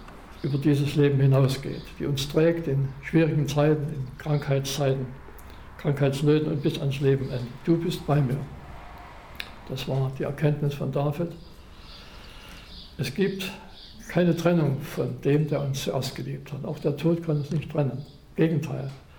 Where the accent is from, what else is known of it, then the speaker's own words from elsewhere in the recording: Chemnitz, Saxony, Germany; In Chemnitz, wo in meiner Heimatstadt waren immer die Jugendgottesdienste